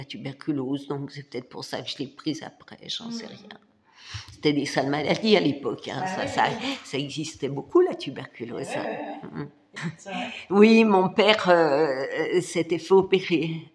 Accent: Lyon, Auvergne-Rhône-Alpes, France; also born or lived in Oullins; Non, je suis lyonnaise. Lyonnaise, et ben, banlieue lyonnaise, Oulin, j'habitais Oulin et tout.

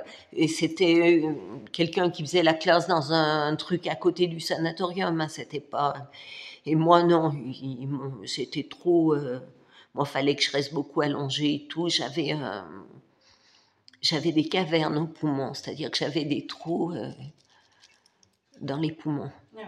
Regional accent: Lyon, Auvergne-Rhône-Alpes, France; also born or lived in Oullins; Non, je suis lyonnaise. Lyonnaise, et ben, banlieue lyonnaise, Oulin, j'habitais Oulin et tout.

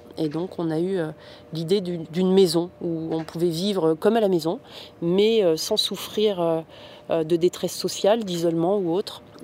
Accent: Valence, Auvergne-Rhône-Alpes, France; on a décidé de la faire venir à Valence, puisque moi, je suis originaire de Valence, c'était plus pratique aussi.

